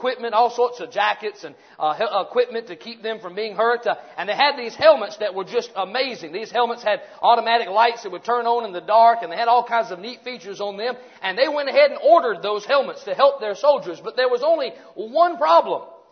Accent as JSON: {"language": "English", "town": "Roanoke Rapids", "region": "North Carolina", "country": "United States", "tie": "born or raised there", "also_born_or_lived": "Vidalia, United States / Opelika, United States", "said": "I tell everybody that I'm finally back in East Carolina. I'm a Halifax County boy, born and raised in Roanoke Rapids."}